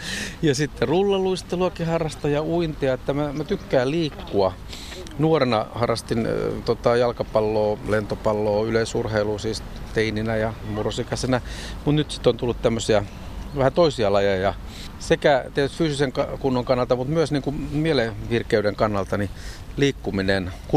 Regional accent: Sauvo, Southwest Finland, Finland; born there; No melkein saaristosta, että mä oon syntynyt Sauvossa, joka on jo niin kuin oikeastaan saaristokuntia siinä Suomenlahti sitä ympäröityä Turussa päin.

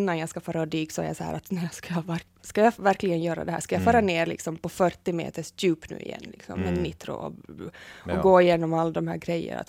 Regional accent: Kronoby, Ostrobothnia, Finland; där jag är uppväxt i Kronoby, en liten by som heter Libik

